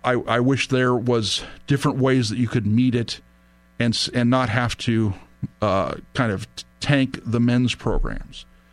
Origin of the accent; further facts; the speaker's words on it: San Diego, California, United States; I grew up down in San Diego. My father is an alumni of San Diego State University.